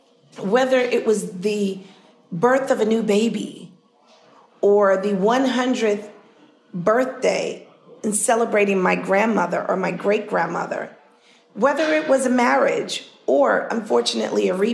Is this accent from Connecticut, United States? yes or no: no; Harlem, New York, United States; Well, growing up in Harlem, every summer